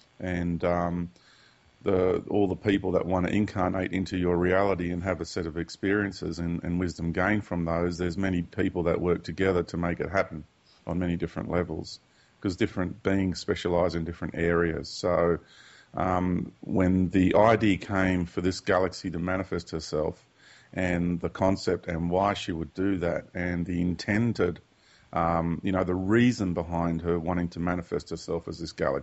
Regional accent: Sydney, New South Wales, Australia; I was born in Sydney and Australia, and just went to school and did all the usual things that kids do.

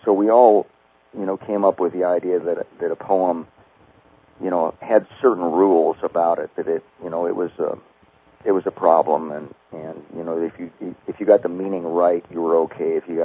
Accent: Ames, Iowa, United States; And I was living in my hometown of Ames, Iowa, which was a very white bread sort of place, you know, in many ways

